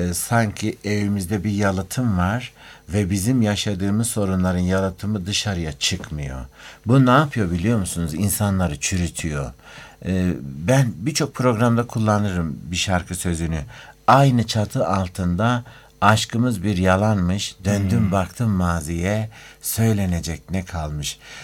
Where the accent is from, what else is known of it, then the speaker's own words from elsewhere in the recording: Eskişehir, Turkey; Dün ben iki gündür Eskişehir'deydim. Ben Eskişehirliyim aynı zamanda.